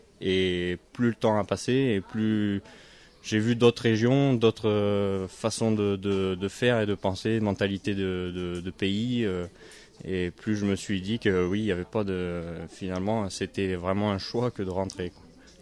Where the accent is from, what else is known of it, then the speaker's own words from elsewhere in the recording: Occitanie, France; born there; Je suis né en Lozère, de parents qui ne sont pas lozériens, qui se sont retrouvés et rencontrés en Lozère et qui ont fait leur vie dans le département.